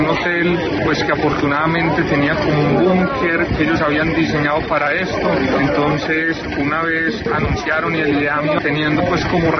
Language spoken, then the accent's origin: Spanish; Colombia; los colombianos tenemos que unir